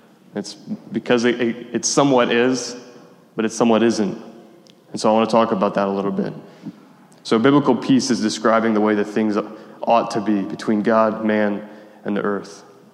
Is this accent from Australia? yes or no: no; Cherry Hill, New Jersey, United States; I'm from Cherry Hill, New Jersey, which has one of the highest populations of Jewish people outside of Jerusalem.